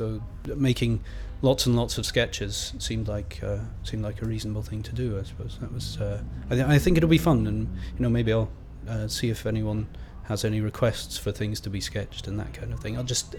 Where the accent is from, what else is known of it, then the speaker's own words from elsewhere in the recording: Aberdeen, Scotland, United Kingdom; moved away as an adult; now in London, United Kingdom; Yeah, I've been in Aberdeen and brought up in Aberdeen till I was 18. And then, I mean, my family still live in Aberdeen, so I'm still back in Aberdeen a lot.